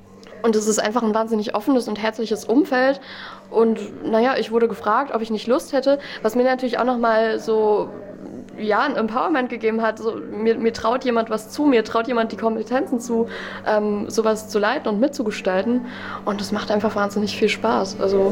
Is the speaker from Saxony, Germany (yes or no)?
no; Berlin, Germany; ich komme aus Berlin